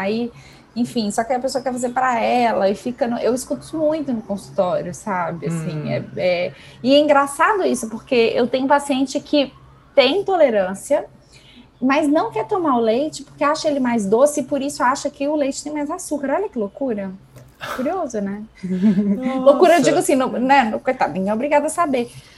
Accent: Minas Gerais, Brazil; como uma boa mineira

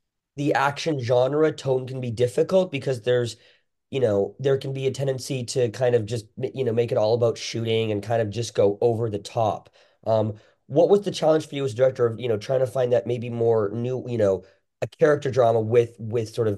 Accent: Canada; now in Slovakia; I am Canadian, so it's not like I can't handle the cold

